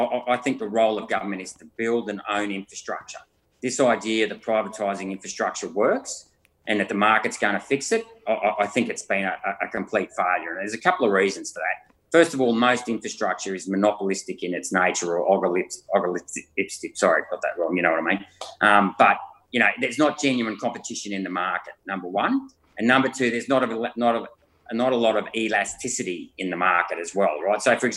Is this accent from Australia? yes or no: yes; Chinchilla, Queensland, Australia; when I grew up in Chinchilla, it had a population of about 3,000 people and it had a maternity ward and three midwives